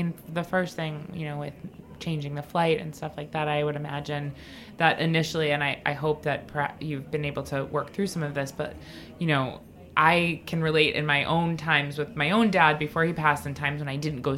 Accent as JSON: {"language": "English", "town": "Huntington", "region": "New York", "country": "United States", "said": "We're from Huntington, so..."}